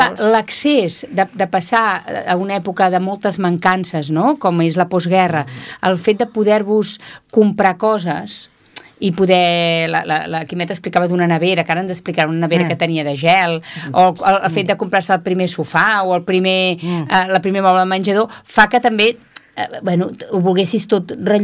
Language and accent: Catalan; Barcelona, Catalonia, Spain; Jo vivia, quan era petita, vivia a Barcelona, amb un bloc de pisos, d'aquests en aquell moment eren nous i que van anar-hi a viure molta gent jove. Que els meus pares eren joves, van anar del poble i se'n van anar a viure allà.